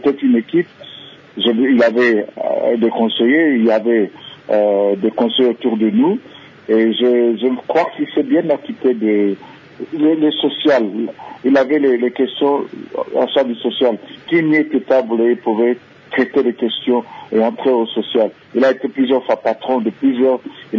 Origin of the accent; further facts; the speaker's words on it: Kinshasa, DR Congo; je suis natif de la commune de Kinshasa. Je suis né, j'ai grandi sur l'avenue Maloukou et c'est juste derrière l'avenue Ngungu